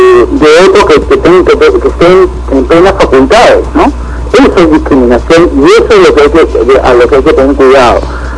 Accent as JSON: {"language": "Spanish", "country": "Peru", "said": "Yo soy un peruano más."}